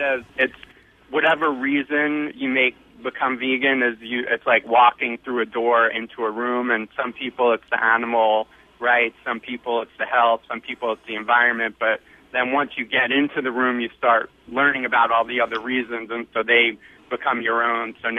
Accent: New York, United States; I grew up in New York

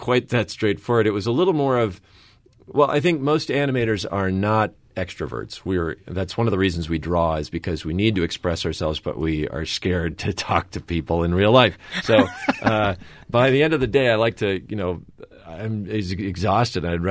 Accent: Minnesota, United States; I grew up in Minnesota. We had relatives in California, and we'd drive across the country.

